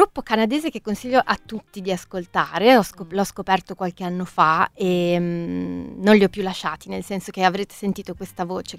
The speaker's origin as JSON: {"language": "Italian", "region": "Veneto", "country": "Italy", "lives_now": "Milan, Italy", "said": "Io vivo a Milano dal 2010, ma ci tengo molto a dire che sono veneta di origine"}